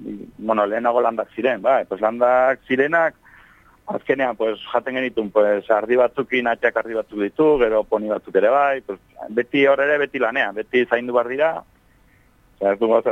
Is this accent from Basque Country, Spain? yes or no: no; Elizondo, Navarre, Spain; baina hola hor gure Elizondon gure herrian eta hori bain ere